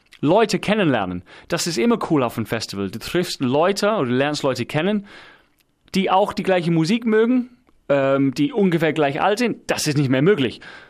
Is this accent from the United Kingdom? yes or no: yes; England, United Kingdom; German is a second language; Scheiß drauf, ich bin Engländer.